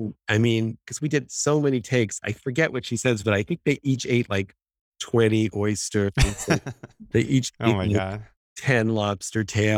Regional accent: Toronto, Ontario, Canada; I grew up in Toronto.

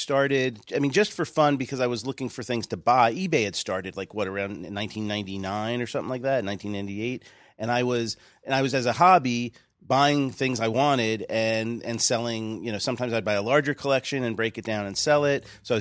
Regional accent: New York, United States; I mean, when I was a kid, I grew up in New York, reading comics, collecting comics

